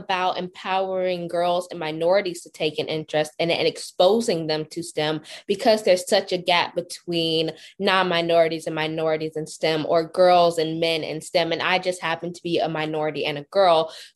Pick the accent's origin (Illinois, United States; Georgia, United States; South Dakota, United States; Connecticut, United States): Georgia, United States; Atlanta; I'm from Atlanta, Georgia.